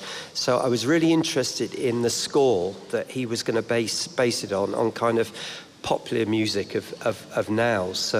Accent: South West England, United Kingdom; Then I'm from Cornwall, where we've got seagulls as well. And we voted UKIP. And then we voted Brexit.

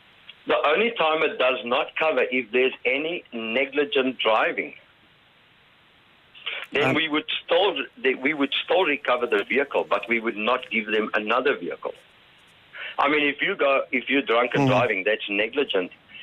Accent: South Africa; No, I'm from South Africa.

